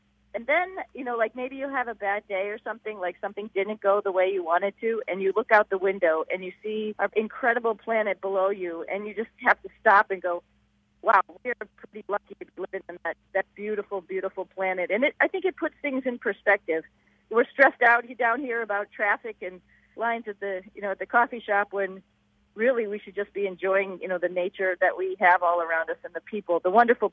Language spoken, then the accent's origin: English; Ohio, United States; born there; I met Neil Armstrong because I was born in Ohio.